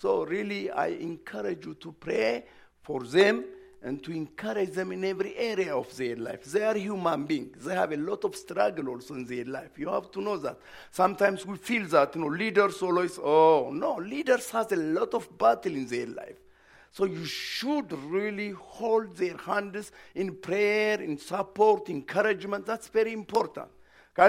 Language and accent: English; Ethiopia; English is a second language; now in United States; Okay, you know, I came from Ethiopia. This is really for Americans. It's not really for me